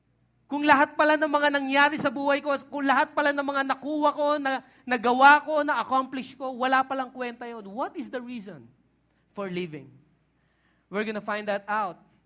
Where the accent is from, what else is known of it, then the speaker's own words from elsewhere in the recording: Tondo, Metro Manila, Philippines; You know, I was raised and grew up in Tondo. Sa Tondo, okay? Doon ako lumaki.